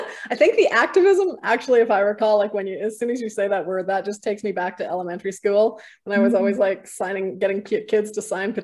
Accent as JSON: {"language": "English", "town": "Winnipeg", "region": "Manitoba", "country": "Canada", "tie": "born or raised there", "said": "I moved out of Winnipeg. I grew up in Winnipeg. I moved to a farm in Southern Manitoba."}